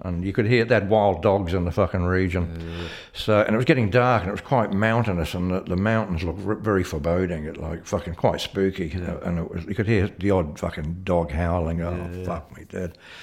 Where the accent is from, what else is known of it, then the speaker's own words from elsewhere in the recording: Sydney, New South Wales, Australia; I said, I'm from Sydney in the area and all that sort of shit.